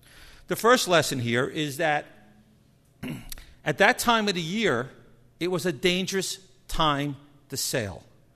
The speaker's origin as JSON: {"language": "English", "region": "New Jersey", "country": "United States", "said": "I'm from Jersey. We know how to drive on the ice."}